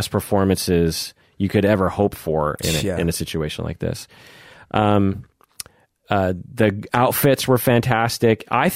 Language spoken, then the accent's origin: English; United States; I'm an American, so God knows.